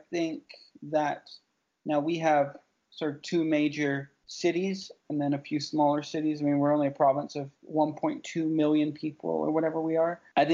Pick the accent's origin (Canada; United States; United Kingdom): United Kingdom; born or raised there